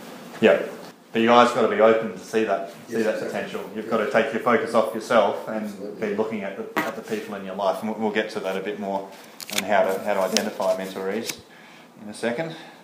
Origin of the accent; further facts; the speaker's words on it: Canberra, Australian Capital Territory, Australia; I come from Canberra, a lot of public servants, fairly well paid, fairly powerful as far as the world would see them